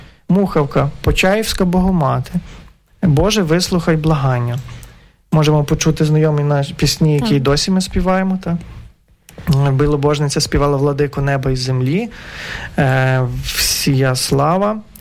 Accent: Galicia, Ukraine; І тоді вже ми, галичани, бачили цю загрозу зі Сходою

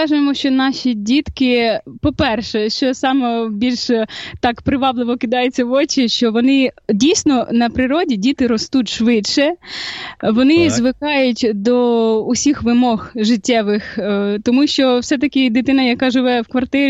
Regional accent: Kakhovka, Kherson Oblast, Ukraine; Я із міста Каховка, із Херсонської області, що розташована на півдні України.

